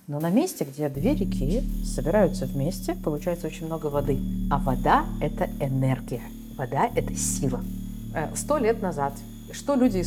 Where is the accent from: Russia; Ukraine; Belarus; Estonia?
Russia; Saint Petersburg; учился в моем родном городе Санкт-Петербурге на инженера.